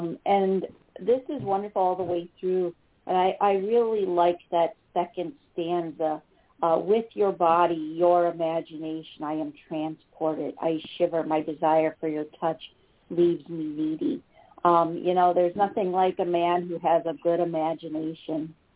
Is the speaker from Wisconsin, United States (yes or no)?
yes; Wisconsin, United States; accent: Wisconsin; Yeah, well, I want you to hear me say that in my Wisconsin accent. It just doesn't work.